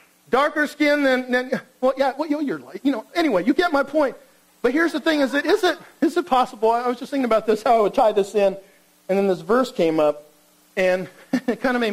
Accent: California, United States; I grew up in neighborhoods where I was the minority most of the time when I grew up in Southern California.

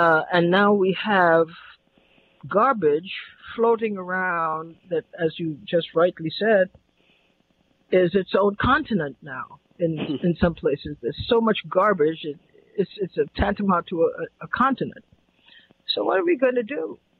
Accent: Trinidad & Tobago; When I was growing up in Trinidad

